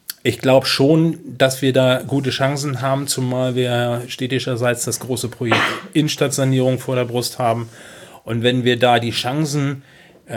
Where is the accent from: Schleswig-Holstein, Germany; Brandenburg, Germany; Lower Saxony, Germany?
Schleswig-Holstein, Germany; Kropp; Ich bin in Kropp aufgewachsen und meine Eltern sind jedes Wochenende entweder nach Rendsburg oder nach Schleswig gefahren zum Einkaufen.